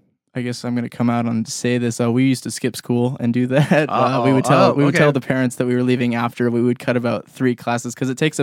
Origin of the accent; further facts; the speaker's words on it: Sequim, Washington, United States; Squim. Squim is my hometown.